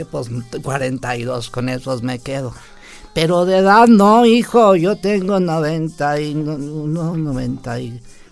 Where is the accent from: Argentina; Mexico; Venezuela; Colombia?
Mexico; Yahualica, Jalisco; yo soy de Yagualica